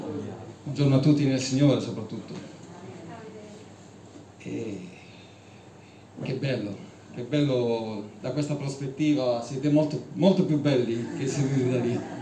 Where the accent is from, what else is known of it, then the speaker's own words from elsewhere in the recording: Southern Italy, Italy; per chi non mi conosce, dal mio accento si capisce che sono del sud Tirolo, ma molto sud, è poco Tirolo.